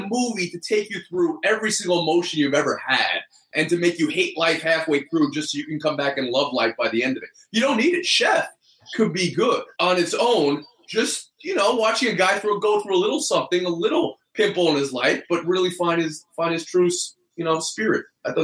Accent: New Jersey, United States; A big movie growing up for me, and I grew up in New Jersey, was a movie called The Program.

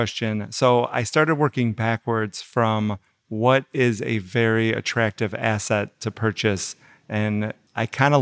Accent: Chicago, Illinois, United States; now in Temecula, United States; my wife and I moved to Temecula, California. We grew up in Chicago

